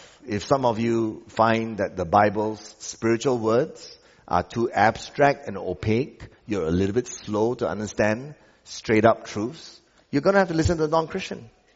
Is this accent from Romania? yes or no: no; Australia; Whereas the culture I came from Australia would be basically a circle.